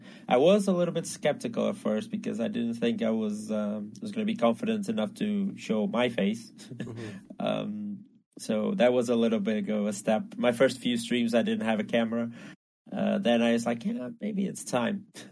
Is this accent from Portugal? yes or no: yes; Portugal; even though I'm from Portugal, which is kind of frowned upon, I'd say, in the football family circle or something